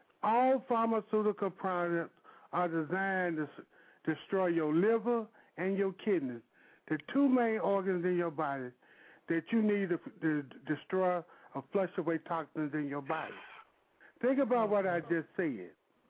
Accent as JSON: {"language": "English", "town": "Wilson", "region": "North Carolina", "country": "United States", "said": "as my godson stated. I'm from Wilson, North Carolina."}